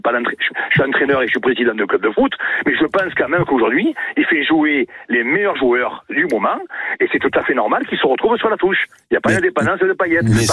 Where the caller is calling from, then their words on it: Salon-de-Provence, Provence-Alpes-Côte d'Azur, France; Je suis pas de Marseille, je suis à Salon.